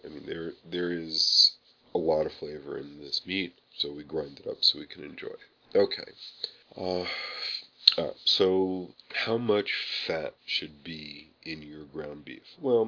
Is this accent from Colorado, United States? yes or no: no; New York, United States; That's right, I'm from New York and I call it chopped meat.